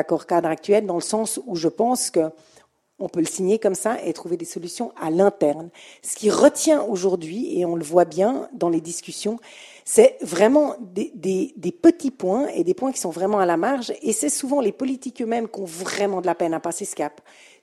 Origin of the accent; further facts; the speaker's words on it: Geneva, Switzerland; je suis genevoise et fière de l'être